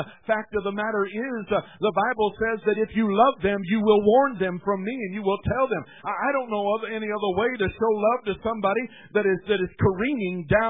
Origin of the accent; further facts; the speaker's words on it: Iowa, United States; I'm from Iowa, but I'm half Italian.